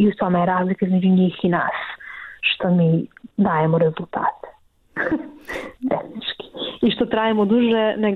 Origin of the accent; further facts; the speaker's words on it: Montenegro; jer to je takva praksa kod nas u Crnoj Gori.